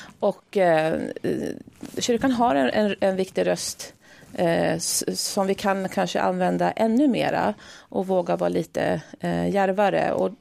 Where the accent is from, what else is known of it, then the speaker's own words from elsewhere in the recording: Uppsala, Uppsala County, Sweden; now in Gävle, Sweden; Nej, jag är från Uppsala.